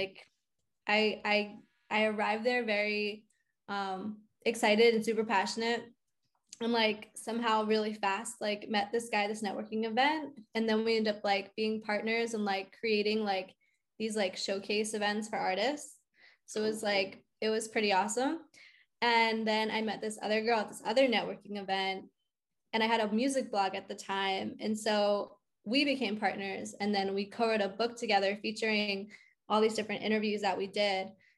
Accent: Pennsylvania, United States; now in New York, United States; I'm originally from outside Philly. Okay. I moved to New York after audit

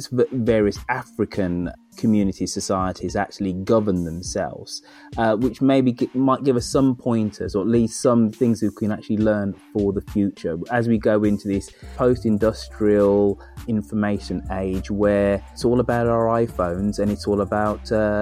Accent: United Kingdom; as a Brit, I'm listening to you say, you being an American

